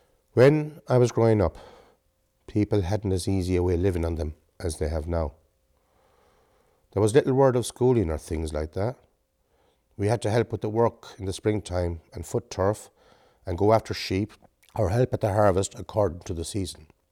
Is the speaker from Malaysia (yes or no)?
no; Galway, Connacht, Ireland; even growing up in Saltill here in Galway